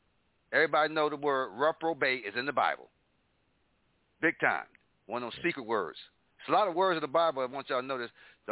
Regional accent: Buffalo, New York, United States; Me growing up in Buffalo, those of you in Buffalo who are listening, you know, we grew up with Juneteenth.

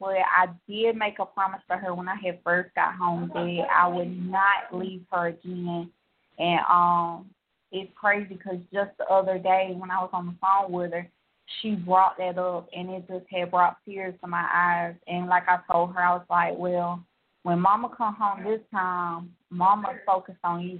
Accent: Georgia, United States; of course I'm from Georgia.

